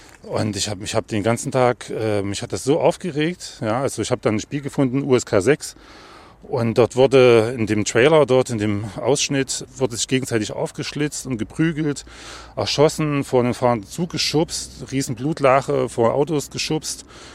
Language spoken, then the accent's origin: German; East Germany, Germany; Also bei uns im Osten, zumindest mit dem Kabelfernsehen, kamen dann die Konsolen in die Wohnzimmer